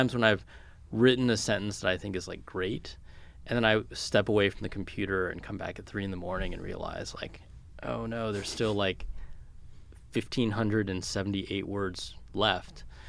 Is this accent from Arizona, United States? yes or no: no; California, United States; when I was a kid and growing up in California, everything like New York publishing, magazines, all these things, they just seemed like a million miles away.